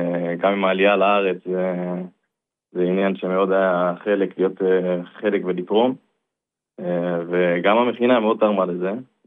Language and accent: Hebrew; Brazil; Hebrew is a second language; now in Israel; אני בעצם עליתי לארץ מברזיל ב-2009.